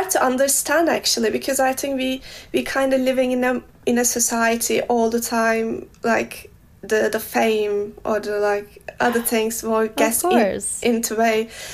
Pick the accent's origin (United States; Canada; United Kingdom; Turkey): Turkey; English is a second language; now in Germany; Yeah, and I am Turkish. Like I'm coming from Turkey, so where we have a lot of sunlight.